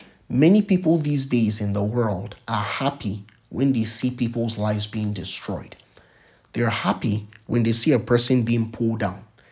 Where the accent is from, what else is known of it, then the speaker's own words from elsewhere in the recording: Nigeria; there's this saying that I used to hear as a child growing up in Nigeria.